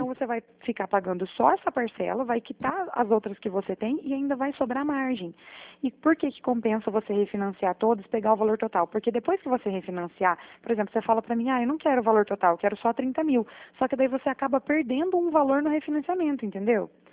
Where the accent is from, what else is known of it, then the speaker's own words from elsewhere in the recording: Paraná, Brazil; Por exemplo, eu sou do Paraná.